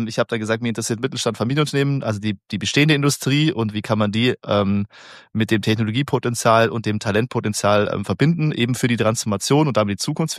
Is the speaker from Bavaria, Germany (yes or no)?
yes; Bavaria, Germany; komme aus dem Unternehmerhaushalt, aus dem schönen Oberallgäu, bin dort groß geworden im Firmengebäude meiner Großeltern und Eltern.